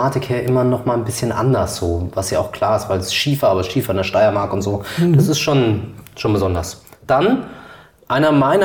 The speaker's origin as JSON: {"language": "German", "region": "Rhineland-Palatinate", "country": "Germany", "said": "Ich als Pfälzer sage, habe auf meiner 10 Riesling-Liste keinen Kaltstadter Saumagen drauf."}